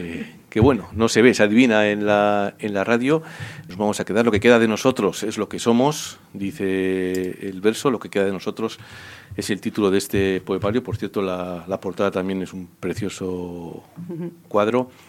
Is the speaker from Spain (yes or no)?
yes; Armintza, Basque Country, Spain; para ir desde Bilbao hasta mi pueblo, hasta Armincha, hay que coger el metro y luego un autobús.